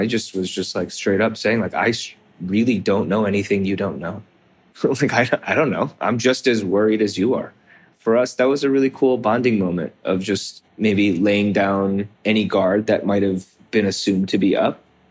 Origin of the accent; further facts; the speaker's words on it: South Korea; now in United States; it's because I'm Korean American, it's because I'm an immigrant that I'm this way.